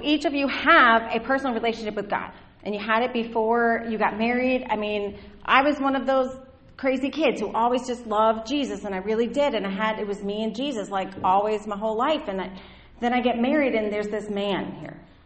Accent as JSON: {"language": "English", "region": "the South", "country": "United States", "tie": "born or raised there", "said": "Okay, I grew up in the South. If you haven't noticed, I might look a little different. But anyway, so I grew up in the South, and we had boy jobs and girl jobs."}